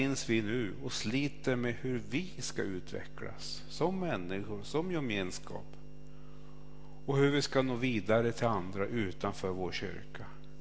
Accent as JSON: {"language": "Swedish", "town": "Alsen", "region": "Jämtland County", "country": "Sweden", "tie": "born or raised there", "said": "eftersom jag kommer från Alsen så tänker jag mycket på min gamla hembygd."}